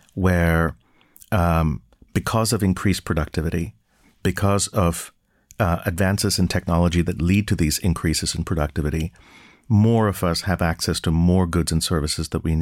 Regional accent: Canada; also born or lived in India / Abu Dhabi, United Arab Emirates; now in Texas, United States; I am an Indian-born Canadian who is now Texan. So it's been an interesting journey. I was born in India, grew up in Abu Dhabi and Canada

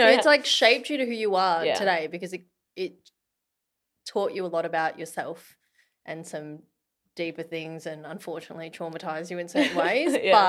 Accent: Australia; Like me, being an Aussie

